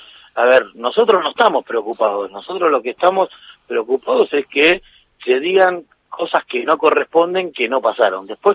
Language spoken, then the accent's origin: Spanish; Argentina